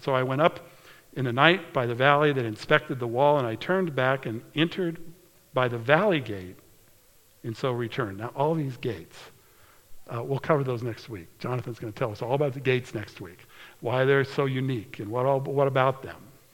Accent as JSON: {"language": "English", "country": "United States", "said": "But as an American, they would let me through."}